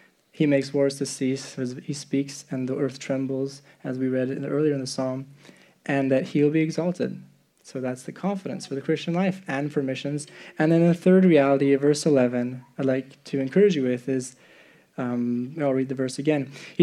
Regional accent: Czechia; And yeah, I grew up in the Czech Republic, and there's a great need there.

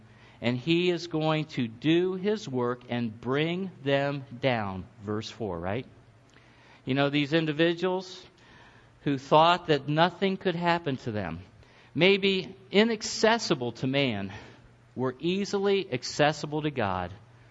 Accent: Ohio, United States; Now, I was a guy from Ohio in an Amish-type area.

